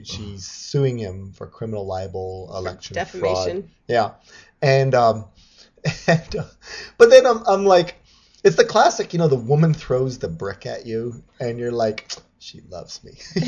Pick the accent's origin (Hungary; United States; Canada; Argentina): Canada; And as a Canadian, I get it. I'm doubly proud.